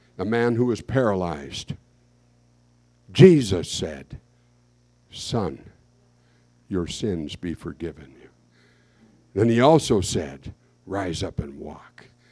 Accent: Hoonah, Alaska, United States; 50 years ago, I went to my hometown of Hoonah to become the pastor. 20 years old.

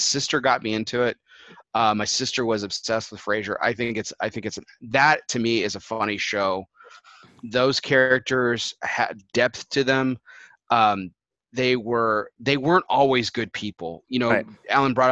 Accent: Texas, United States; I'm Texan, and I'm not Jewis

